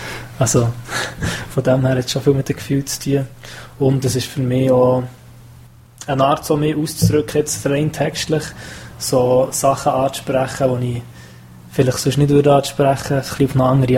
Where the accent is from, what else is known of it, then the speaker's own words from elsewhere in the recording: Bern, Switzerland; Also ich bin jetzt Bümplitz daheim in Bern und ich fühle mich derzeit daheim. Ich bin in Bern aufgewachsen